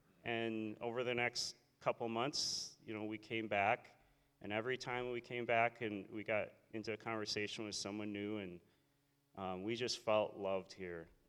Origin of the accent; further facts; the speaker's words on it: Medford, Minnesota, United States; we're from Medford, and we were looking for churches around, and we happened to we had looked at Owatonna for a couple years and didn't really find anything that stuck with us. And so then we were like, let's just set our sights to Faribault, just north of us.